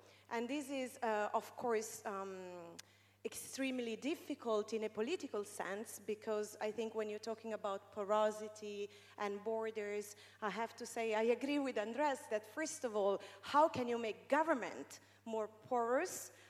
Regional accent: Rome, Lazio, Italy; I'm from Rome, but also I go often to Naples.

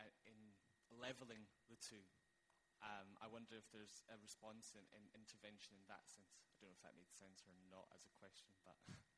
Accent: Scotland, United Kingdom; accent: Scottish; is my Scottish accent okay for everyone to understand?

